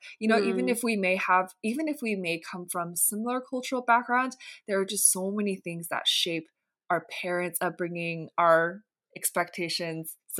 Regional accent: California, United States; So I grew up in the Bay. My parents still live there.

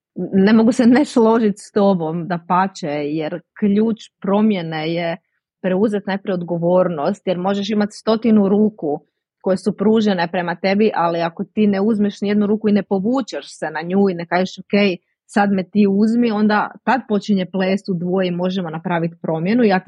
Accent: Istria County, Croatia; netko je kao ja iz Istre, a netko drugi iz Dalmacije, netko drugi iz Zagreba

